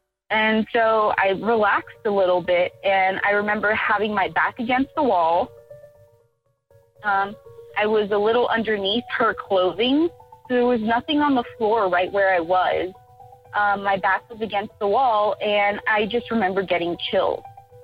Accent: Miami, Florida, United States; now in Austin, United States; We're originally from Florida, Miami, Florida.

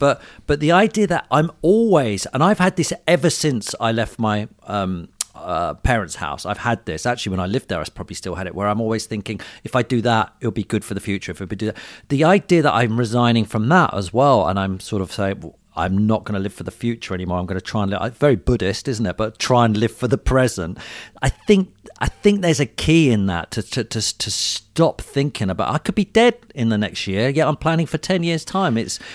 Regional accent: United Kingdom; I have a passport. I'm British. I have a passport.

